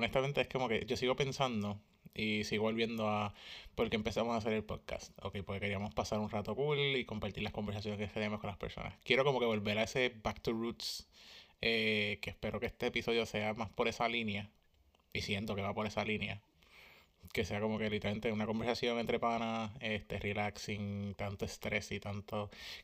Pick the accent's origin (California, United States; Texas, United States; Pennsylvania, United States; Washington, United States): Washington, United States; Seattle; Porque soy de Seattle y soy hipster.